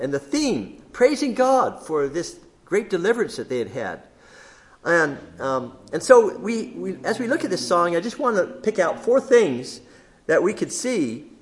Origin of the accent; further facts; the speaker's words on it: Belgium; I remember growing up in Belgium.